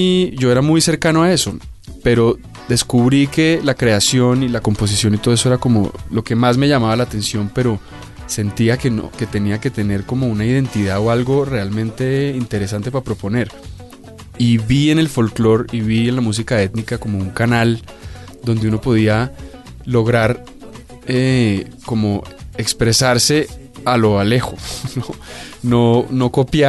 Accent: Bogotá, Colombia; tuve que renunciar a muchas cosas como rolo.

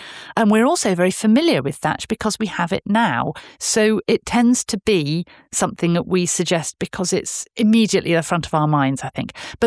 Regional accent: Bath, South West England, United Kingdom; as I said earlier on, I grew up in Bath.

